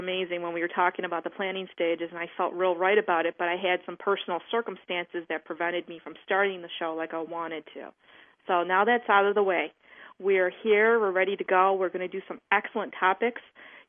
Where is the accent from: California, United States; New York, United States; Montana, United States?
New York, United States; I'm from Western New York, the snow capital of the world.